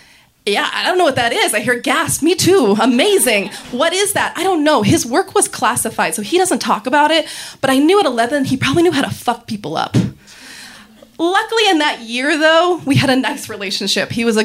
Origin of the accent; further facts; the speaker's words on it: Reno, Nevada, United States; I'm from Reno, Nevada.